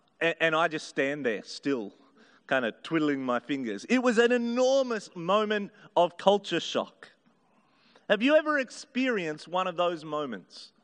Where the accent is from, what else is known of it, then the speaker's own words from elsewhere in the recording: Wilberforce, New South Wales, Australia; I grew up in the Hawkesbury, out in a little town called Wilberforce, about 25 minutes from here, in a very, very white Anglo part of Sydney.